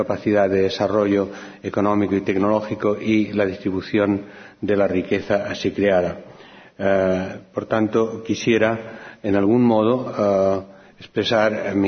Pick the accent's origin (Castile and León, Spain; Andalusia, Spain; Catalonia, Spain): Catalonia, Spain; also born or lived in California, United States; primero desde California, en los últimos 3 años ya desde la vuelta a mi tierra, a Cataluña